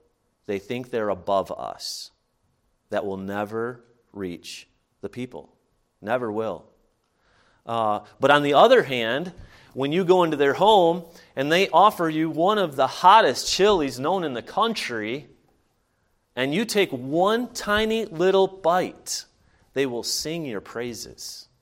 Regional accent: Michigan, United States; I said, we're from the United States, and told him Michigan, you know, the border with Canada.

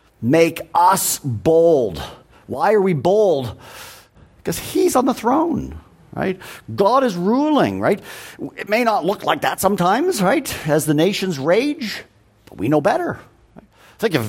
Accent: Canada; born or raised there; now in United States

